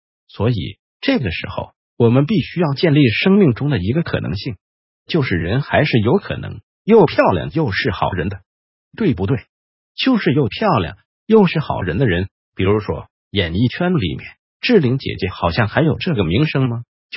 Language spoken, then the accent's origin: Chinese; Taiwan; 就像我曾经像我们台湾人